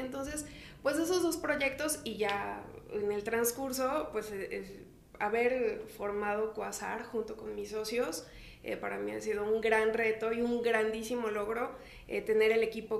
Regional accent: Xalapa, Veracruz, Mexico; moved away as an adult; now in Mexico City, Mexico; venirme de Veracruz, soy de Jalapa, entrar al posgrado de la UNAM, hacer aquí mi maestría

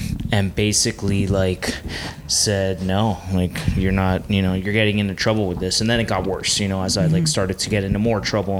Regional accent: Kendall, Florida, United States; So I was definitely born and raised in the suburbs, not in the ci

